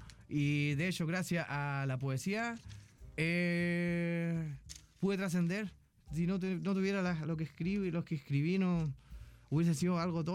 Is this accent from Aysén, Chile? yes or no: no; Quillota, Valparaíso, Chile; se gestó en las noches de locura desenfreno en mi tierra natal, Quillota